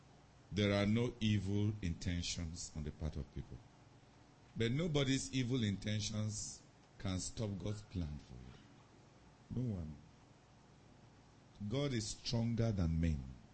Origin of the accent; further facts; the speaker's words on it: Canada; I'm from Canada.